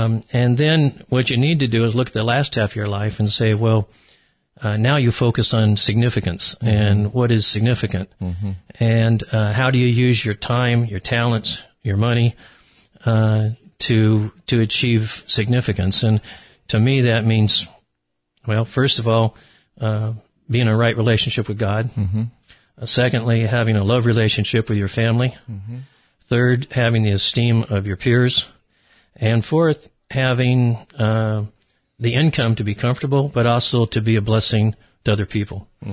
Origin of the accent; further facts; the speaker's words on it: Compton, California, United States; It was a very intense period. I grew up in Compton, California, which is on the south side of L.A.